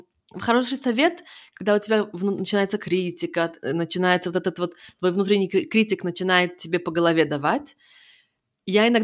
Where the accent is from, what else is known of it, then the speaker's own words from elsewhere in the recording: Israel; И мы выросли в Израиле.